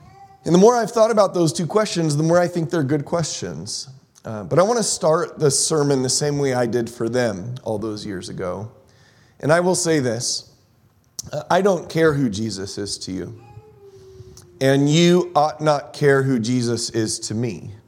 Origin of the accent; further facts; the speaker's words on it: San Diego, California, United States; if I go back to my earliest years, growing up in San Diego, California, it was rare for me to find kids that I went to school with that were believers